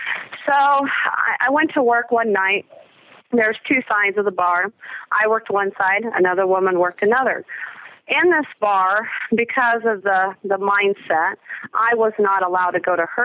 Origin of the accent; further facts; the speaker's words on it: North Highlands, California, United States; Well, I'm originally from North Highlands, California. I went to a very rough high school, Highlands High School. I dropped out at the age of 16.